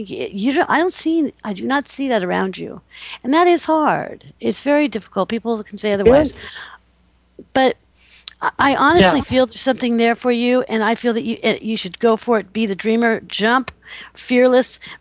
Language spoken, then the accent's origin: English; California, United States; My parents are both from the East Coast, and they're very mellow. No, I grew up in Southern California, really down to earth and very low-key, and I'm a surfer.